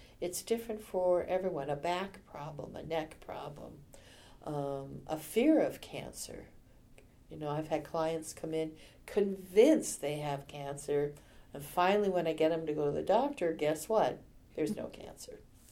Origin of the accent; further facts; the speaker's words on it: Anaheim, California, United States; when I was a child, I grew up in Anaheim, and at that time, homes were built with big yards, so we had a great big yard.